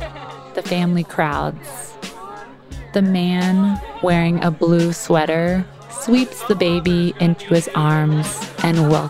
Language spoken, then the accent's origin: English; Ohio, United States; I'm from Ohio.